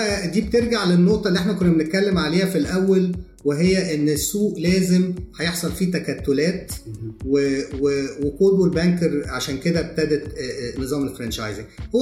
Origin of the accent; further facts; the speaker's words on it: Egypt; يعني احنا المشكله عندنا في مصر ان لو حاجه نجحت لازم 50 واحد يعملها